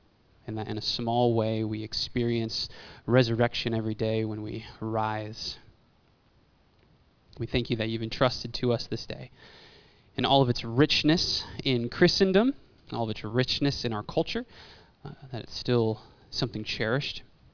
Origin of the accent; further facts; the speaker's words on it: San Diego, California, United States; now in Burien, United States; And I originally come from San Diego, and I learned that there's something called the Seattle Freeze out here.